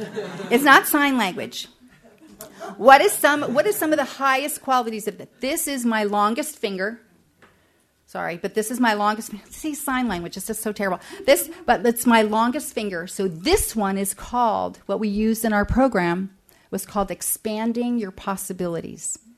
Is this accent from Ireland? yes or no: no; New Jersey, United States; I was a kid from New Jersey. I wanted to sing and act, and I had to commit to move to LA by myself.